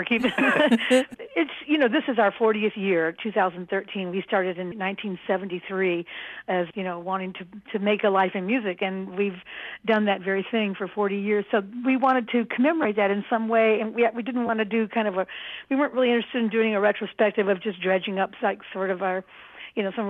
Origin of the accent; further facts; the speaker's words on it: Alabama, United States; I'm from Alabama. I've heard … music from when I was a child.